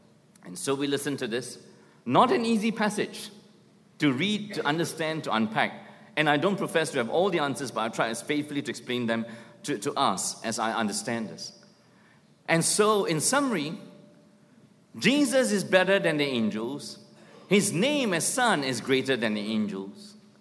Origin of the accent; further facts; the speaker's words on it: Singapore; Once they discover I'm a pastor from Singapore